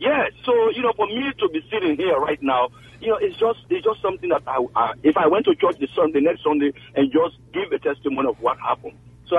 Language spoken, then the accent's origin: English; Sierra Leone; I'm from Sierra Leone, West Africa, a tiny country, and I've been here for 20 years. I have 4 children.